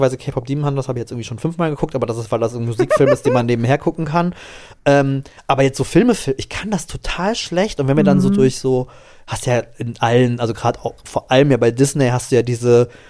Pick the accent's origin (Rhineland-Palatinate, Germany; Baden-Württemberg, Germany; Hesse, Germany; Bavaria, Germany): Rhineland-Palatinate, Germany; Trier; Bei uns in Trier hatte das erste Multiplex-Kino